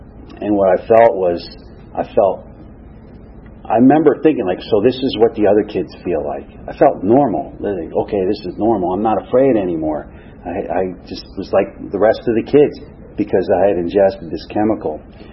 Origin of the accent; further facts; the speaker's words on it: Connecticut, United States; I grew up in Connecticut. I have three older brothers. Just the middle class, lower middle class, dying mill town.